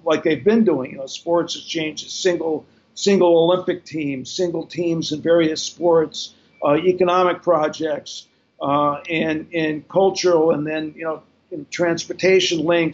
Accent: South Korea; I grew up partly in South Korea in the aftermath of the Korean War.

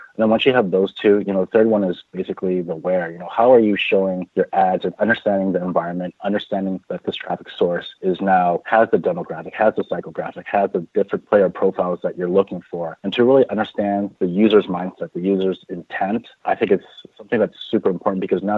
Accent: San Francisco, California, United States; Bay Area local, born and raised in San Francisco, but I'm actually moving to New York City, the Big Apple

